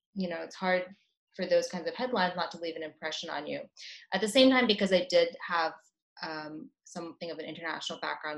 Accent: United States; I'm an American journalist.

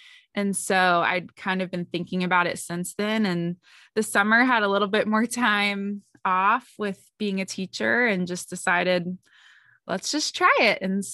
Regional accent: Cincinnati, Ohio, United States; But I'm from Cincinnati, Ohio.

